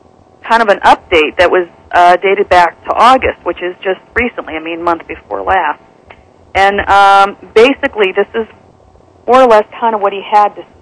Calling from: Columbus, United States; Hi, Kevin. … from Columbus.

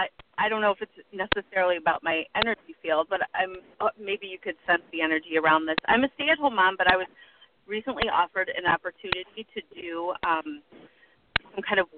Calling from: Chicago, Illinois, United States; I'm calling from Chicago.

